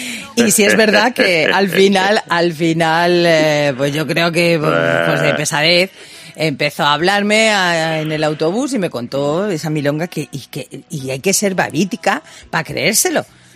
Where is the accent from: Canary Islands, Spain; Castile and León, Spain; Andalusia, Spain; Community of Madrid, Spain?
Community of Madrid, Spain; Madrid; soy del barrio del Pilar